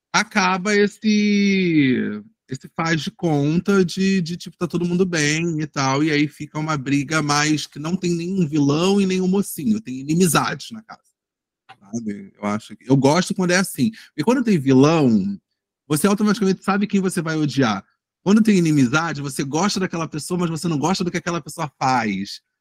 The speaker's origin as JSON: {"language": "Portuguese", "region": "Rio de Janeiro", "country": "Brazil", "lives_now": "Niterói, Brazil", "said": "eu sou carioca que vim pra Niterói."}